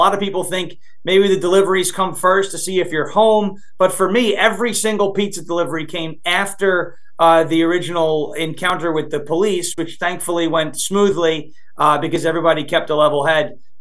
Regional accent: New York, United States; now in Tennessee, United States; I'm from New York and that's not pizza. So I could say that. I live in Tennessee now, but that's still not pizza, even though I'm down here and I love it down in this state.

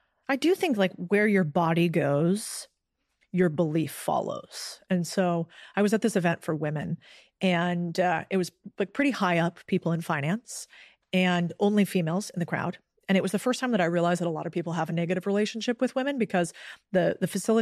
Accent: Austin, Texas, United States; And I'm from Austin and I kind of like crystals.

